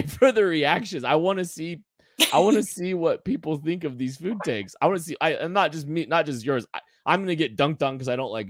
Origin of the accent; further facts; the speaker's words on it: Kansas, United States; I'm not a fish guy. We grew up in Kansas.